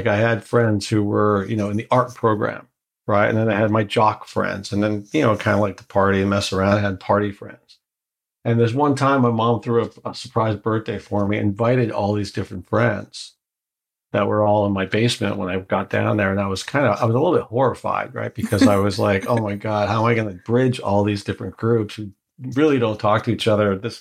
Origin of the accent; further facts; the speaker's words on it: Canada; now in Miami, United States; family who immigrated from Morocco to Canada, pregnant with me. But I was born in Canada and grew up in Canada. But most of my family lived somewhere between Spain, France, and Israel.